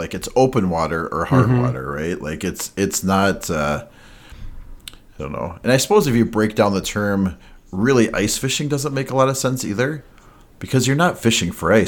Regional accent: Minnesota, United States; growing up in Minnesota, which, you know, guilty, he said he usually called it ice fishing.

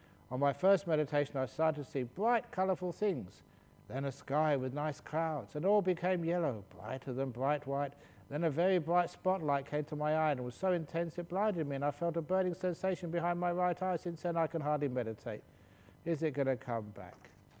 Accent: England, United Kingdom; born there; because I was born in England

